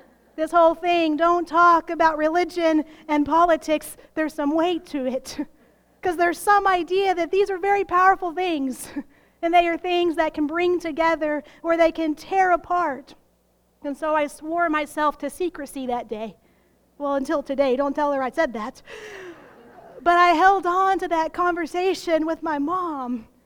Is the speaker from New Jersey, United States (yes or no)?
no; Texas, United States; And I grew up in Texas, the land of oil and cowboys and Republicans.